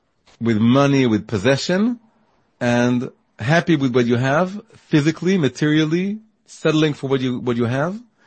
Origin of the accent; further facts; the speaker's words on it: Tel Aviv, Tel Aviv District, Israel; now in Jerusalem, Israel; I came back and I moved to Jerusalem. I grew up in Tel Aviv, but I moved to Jerusalem